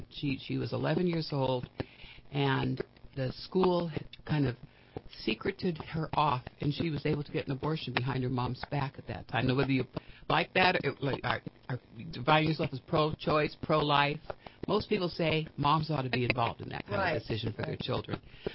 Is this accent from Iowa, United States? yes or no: no; Sacramento, California, United States; also born or lived in Chicago; Well, I was raised in Sacramento. I was born in Chicago, the Windy City, and here I am in politics. But I was born in Chicago, and my parents moved here when I was just a baby, and I grew up in Sacramento for most of my life